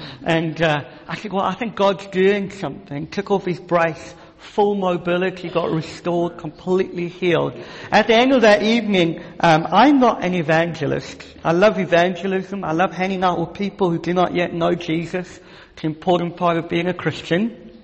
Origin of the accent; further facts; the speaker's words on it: South Africa; And I want to say our nation, I'm from South Africa, has been blessed already